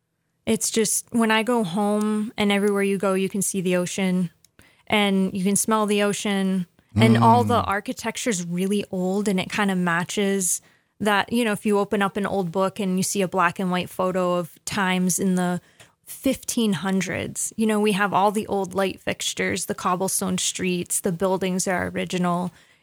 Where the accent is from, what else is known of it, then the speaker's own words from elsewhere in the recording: New Bedford, Massachusetts, United States; My hometown, New Bedford, has a huge Portuguese population. Mm-hmm. And so my parents are immigrants from Portugal.